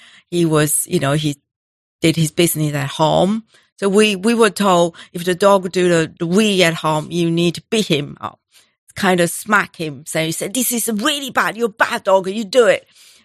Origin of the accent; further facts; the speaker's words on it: Taiwan; I grew up in Taiwan. When I grew up, I never had pets.